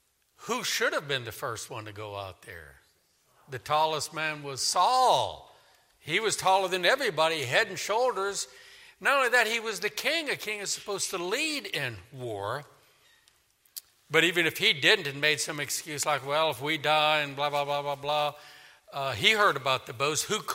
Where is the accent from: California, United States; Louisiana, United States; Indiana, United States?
Louisiana, United States; New Orleans; And I grew up in New Orleans, and I can still show you the dueling oaks at a certain park in New Orleans.